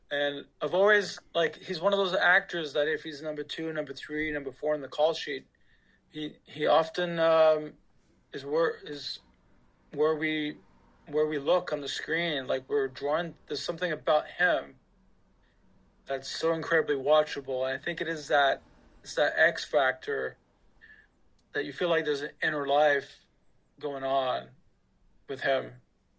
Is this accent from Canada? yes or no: yes; Halifax, Nova Scotia, Canada; Halifax sort of worked for us because A, we shot it there. B, we're from there